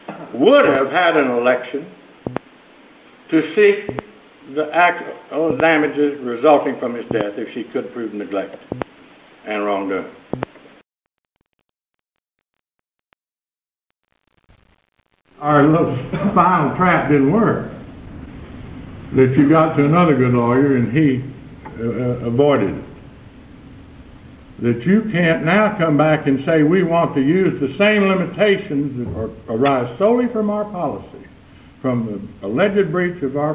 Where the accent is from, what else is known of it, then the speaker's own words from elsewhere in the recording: Alpine, Texas, United States; First, next time I'm going to announce that I'm from Alpine, Texas, so I won't wear this court out to be the last to argue either.